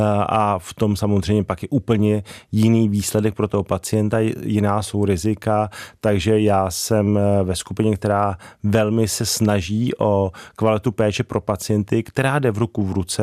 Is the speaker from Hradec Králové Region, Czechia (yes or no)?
yes; Hradec Králové, Hradec Králové Region, Czechia; já jsem vyrůstal v Hradci Králové